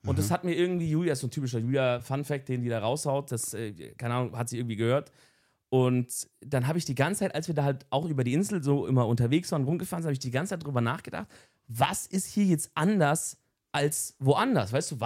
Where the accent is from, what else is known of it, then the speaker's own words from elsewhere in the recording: Swabia, Germany; ich komme aus dem Schwabenland vom Dorf.